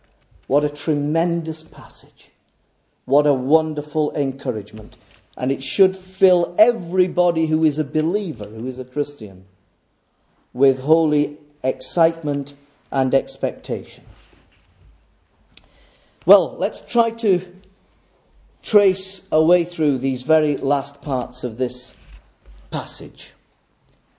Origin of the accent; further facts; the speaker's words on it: Holmfirth, Yorkshire and the Humber, United Kingdom; When I was a child, I grew up over in Homeforth. I went to a little school in Homeforth and at Inchliffe Mill.